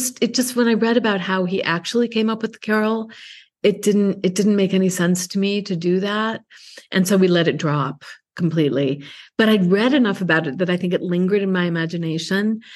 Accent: United States; And because I'm an American, quite frankly, and, you know, the English academic world is a particular, very particular thing.

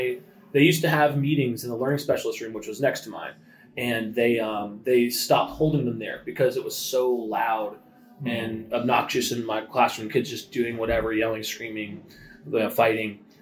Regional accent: Canada; moved away; I grew up, I'm Canadian originally, and I came down here.

